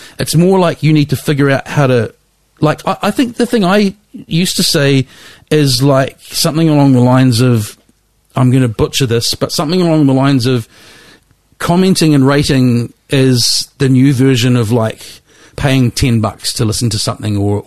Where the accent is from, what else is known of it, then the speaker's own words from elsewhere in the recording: Wellington, New Zealand; So when I grew up in Lyell Bay, obviously just by the airport there